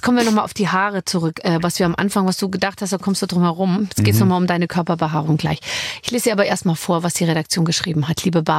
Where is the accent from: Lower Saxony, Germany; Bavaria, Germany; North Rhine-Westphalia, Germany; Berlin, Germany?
Bavaria, Germany; Munich; Ich bin ja aus München praktisch